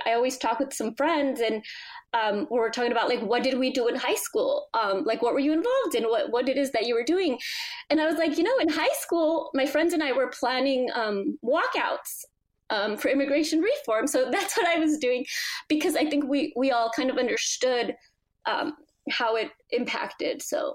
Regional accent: California, United States; The town I grew up in California, it's a very heavily policed town.

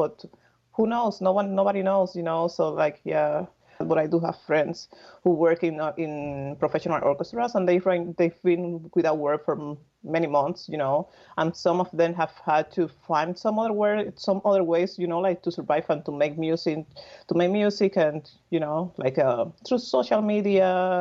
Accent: Cuba; English is a second language; moved away; Yes, I'm from Cuba.

